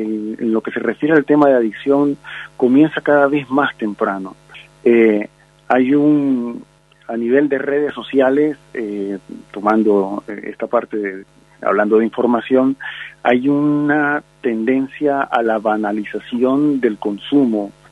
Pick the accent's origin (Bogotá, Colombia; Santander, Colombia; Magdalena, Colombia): Magdalena, Colombia; Santa Marta; Sí, yo soy de Colombia, Santa Marta, Colombia.